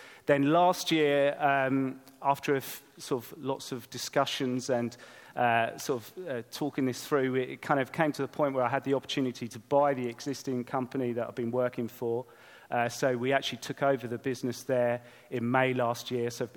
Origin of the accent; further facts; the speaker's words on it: South East England, United Kingdom; now in Cornwall, United Kingdom; Originally, I'm from Sussex, middle of Sussex, in the middle of nowhere, little place on the Ashdown Forest.